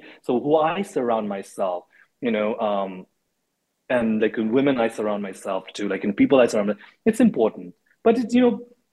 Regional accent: Nepal; also born or lived in India; You know, I grew up in Nepal and in India.

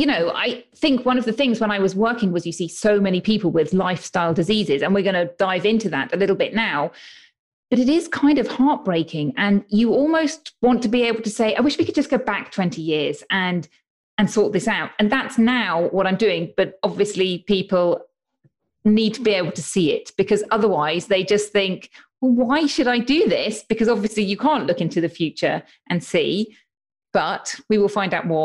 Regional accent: United Kingdom; now in Spain; Well, you may be able to tell from my accent, but I'm from the UK, but I live in Spain, just north of Barcelona, near the Mediterranean.

